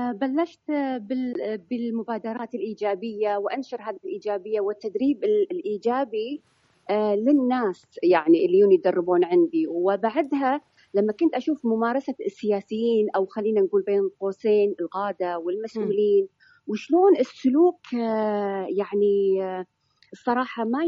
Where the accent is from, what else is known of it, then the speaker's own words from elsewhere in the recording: Kuwait; وأيضا VIP هنا عندنا بالكويت